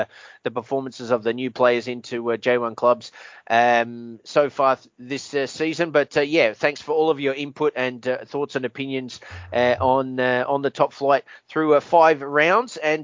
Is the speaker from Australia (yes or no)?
yes; Australia; Although of course, as an Australian, mean? Yeah, it's always tears me up to to have to see the Socceroos go through the playoffs